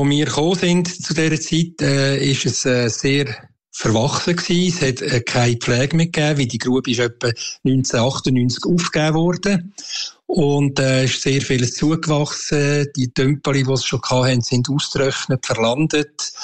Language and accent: German; Switzerland; von denen hat es eben viel, viel zu wenig bei uns in der Schweiz.